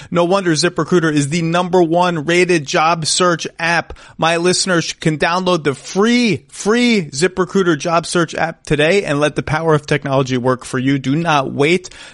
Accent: Connecticut, United States; I'm from Connecticut.

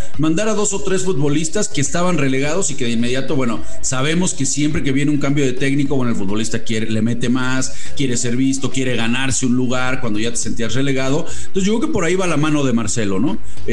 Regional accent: Mexico; Yo soy de aquí de México, aquí está mi familia.

